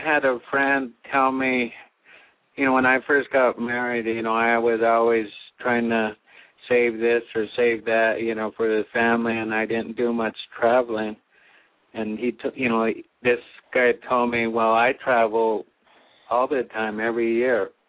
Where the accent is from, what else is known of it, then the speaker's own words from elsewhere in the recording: Salt Lake City, Utah, United States; We're from Salt Lake City, Utah.